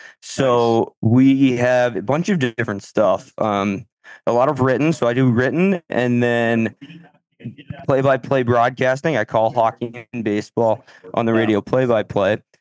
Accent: Wenham, Massachusetts, United States; I'm from Wenham.

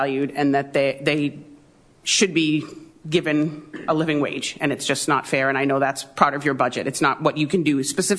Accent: Beverly, Massachusetts, United States; I've been a teacher in Beverly for 22 years. I was raised in Beverly from the time I was 3 years old. My mom still lives here.

